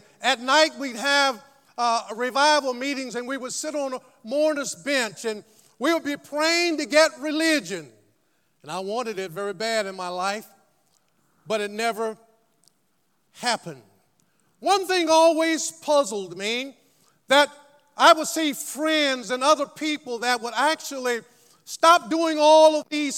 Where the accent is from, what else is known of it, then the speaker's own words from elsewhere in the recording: Tallahassee, Florida, United States; I grew up in Tallahassee, Florida. I grew up back in the day when we used to have revival meetings in the summertime.